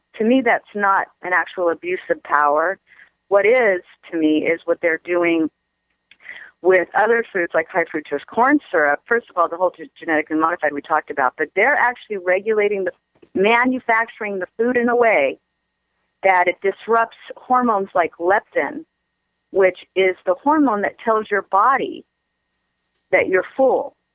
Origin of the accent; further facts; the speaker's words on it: Venice Beach, California, United States; I know that's kind of out there, and I know I'm from Venice Beach and all that.